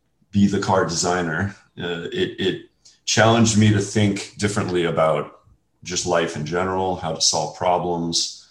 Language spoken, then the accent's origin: English; New Orleans, Louisiana, United States; I was raised in New Orleans, Louisiana, and this was about the year we had the big hurricane, 2005, 2006